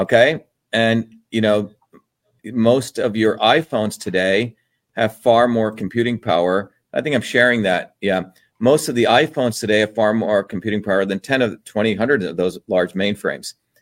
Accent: Mumbai, Maharashtra, India; I grew up in India in the you know, early 60s. In Bombay, India

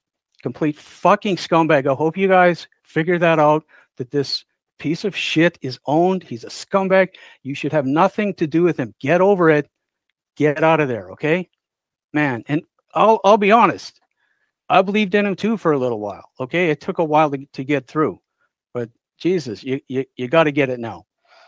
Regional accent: Alberta, Canada; I'm from Alberta, Canada.

